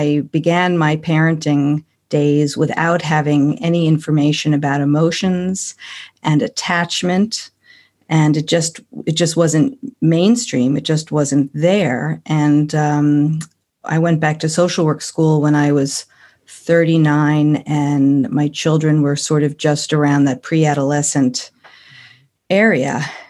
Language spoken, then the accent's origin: English; Manhattan, New York, United States; Well, I am from the USA and born and raised in Manhattan, New York, New York.